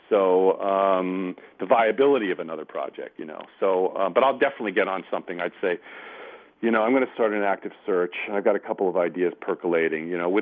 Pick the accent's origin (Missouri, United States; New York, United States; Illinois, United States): New York, United States; New York City; So I grew up with this in New York City.